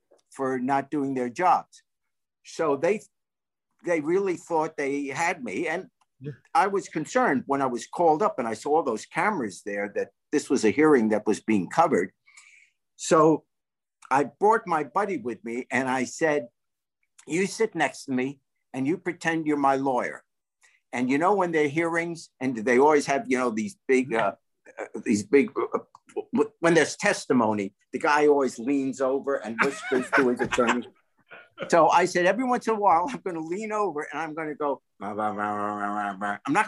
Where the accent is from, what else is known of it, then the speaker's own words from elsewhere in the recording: New York, United States; No, I grew up in New York, but when I was a kid, I was born in the 40s